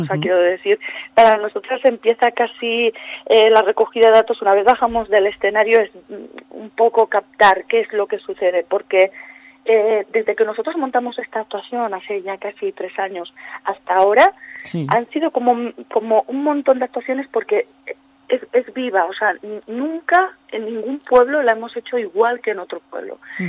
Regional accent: León, Castile and León, Spain; porque nosotras somos de León y estamos pues, muy contentas de poder visitar esa zona.

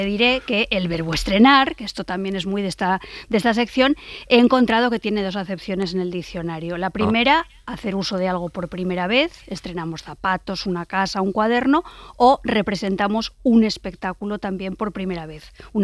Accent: Benidorm, Valencian Community, Spain; Yo me acuerdo, chicos, cuando era pequeña y vivía en Benidorm

